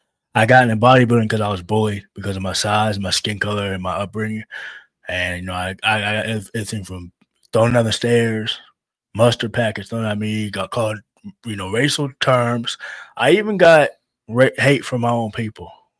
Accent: Chicago, Illinois, United States; born there; Now, the story about me is I was born in Chicago.

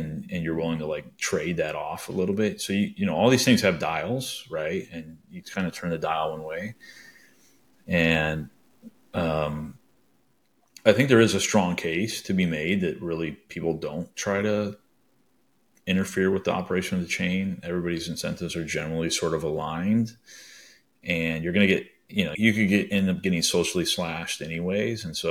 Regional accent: South Africa; Even if I'm South African, you know, there's no reason for me to run it locally to me.

